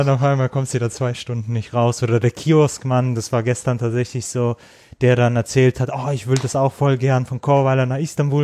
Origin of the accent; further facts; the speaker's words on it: Ural, Russia; German is a second language; moved away; ich komme aus dem Uralgebirge, ich weiß, wie es da aussieht